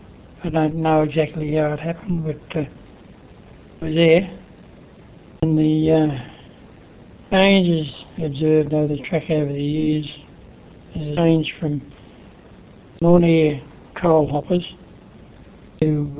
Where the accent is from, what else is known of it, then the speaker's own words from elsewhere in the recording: Cardiff, Wales, United Kingdom; I grew up in Cardiff.